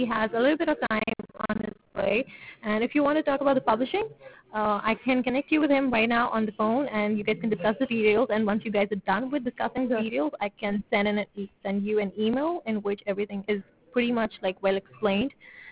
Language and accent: English; Mumbai, Maharashtra, India; born there; Sorry, I was born in Mumbai.